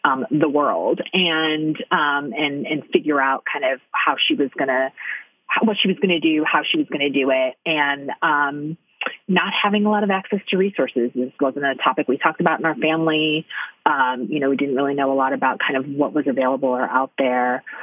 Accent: Detroit, Michigan, United States; I grew up in Detroit. I identify as Latina, Mexican-American.

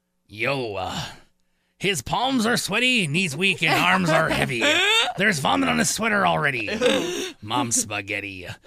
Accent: Michigan, United States; I'm glad, that I got this because I am from Michigan, so of course I'm

